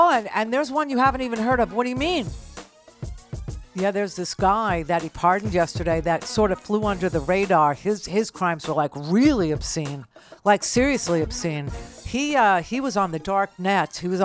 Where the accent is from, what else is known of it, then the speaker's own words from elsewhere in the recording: New York, United States; I'm a New Yorker. I'm not freaked out by any of these weather events, let's say.